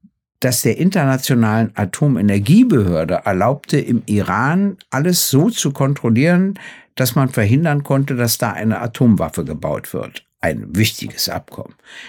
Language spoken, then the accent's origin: German; East Germany, Germany; Und mein letzter Hinweis, ich komme ja aus der DDR.